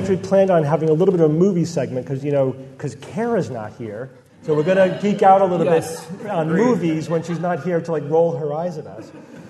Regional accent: United States; I'm an American, so I'm like trying not to take any strong political positions on that.

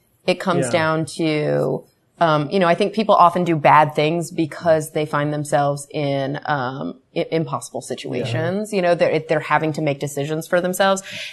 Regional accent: Texas, United States; And when you grow up in the Bible Belt, like I grew up in Texas, I didn't know any other atheists.

